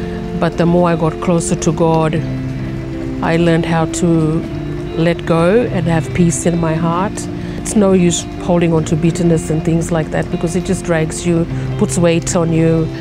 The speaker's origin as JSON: {"language": "English", "town": "Cairns", "region": "Queensland", "country": "Australia", "tie": "born there", "also_born_or_lived": "Bamaga / Brisbane", "said": "Well, I was born in Cairns, and then we went back to a community up in Cape York called Bamaga."}